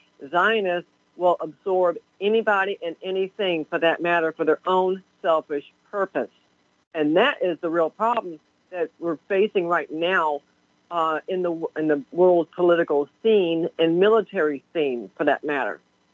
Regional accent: the South, United States; Besides, I was born and raised in the South.

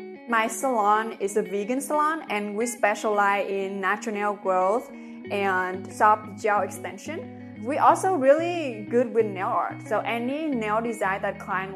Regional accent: Hung Thay, Vietnam; I grew up in a village called Hung Thay. I feel like very close to my hometown.

